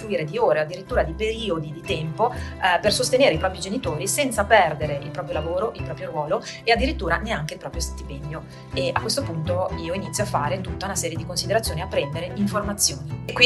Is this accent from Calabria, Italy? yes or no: no; Milan, Lombardy, Italy; also born or lived in Verona; dopo oltre 20 anni di vita veronese ritorno a Milano, nella mia città natale, riporto la residenza a Milano.